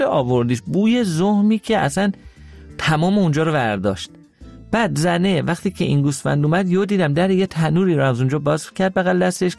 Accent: Iran; ما ایرانی هستیم

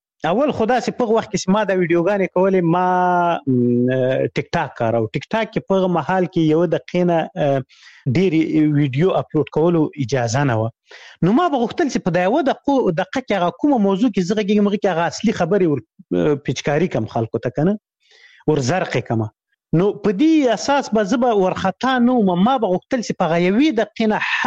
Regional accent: Khyber Pakhtunkhwa, Pakistan; ما ماشومتوب په شمشتو کې تیر کړی، شمشتو مهاجرینو کمپوس، هغه د هغه پخواني جهادي رهبرانو ندیو رهبر کمپ و مشهور کمپ و زه په هغه کې لوی سوی یم.

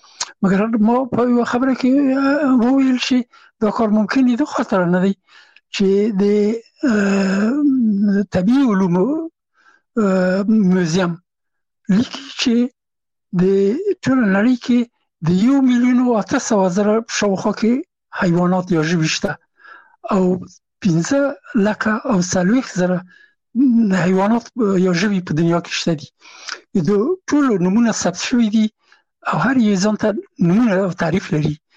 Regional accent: Afghanistan; now in France; هغه زه نه پېژندلم چې زه هم افغان یم، ما ته یې نه پېژنده چې افغان یم

